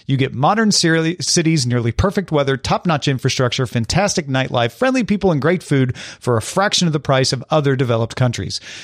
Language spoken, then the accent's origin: English; Oregon, United States; We're from Oregon, and I can say that Portland has nothing on Bogota when it comes to bike infrastructure.